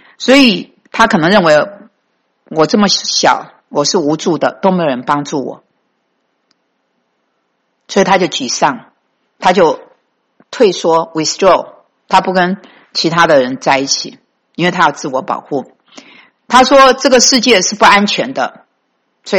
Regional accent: Taiwan; 就我们台湾人讲自暴自弃，中国大陆人就说破罐破摔，就是这个意思。

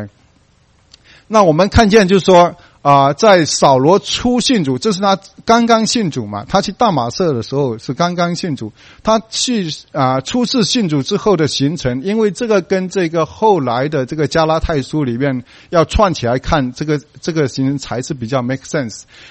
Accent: China; 我们中国人有讲到一个什么伯乐，伯乐是什么，会很会相马的。

